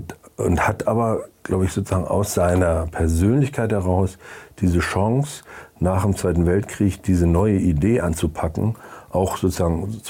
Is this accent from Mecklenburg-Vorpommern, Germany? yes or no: yes; Mecklenburg-Vorpommern, Germany; Ich bin ja Südmecklenburger, ich komme wirklich aus dem Wald. Ja. Also ich komme wirklich von einem Haus am Wald, umgeben von Siebenseen.